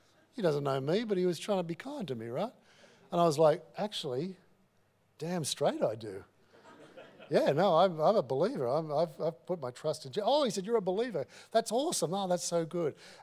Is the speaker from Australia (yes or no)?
yes; Australia; I said, well, I am an Australian, so the answer to that will be no.